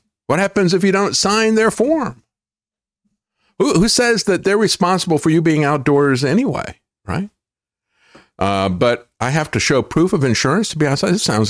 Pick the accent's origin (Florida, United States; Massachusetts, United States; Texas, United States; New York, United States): Florida, United States; when I grew up in Florida, that's one thing Florida's got, and that is mosquitoes.